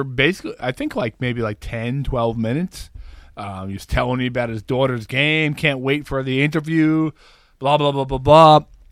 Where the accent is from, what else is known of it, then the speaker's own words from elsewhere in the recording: New Jersey, United States; Like I'm kind of like I don't have any love affair for the Nets, which is weird because I grew up in Jersey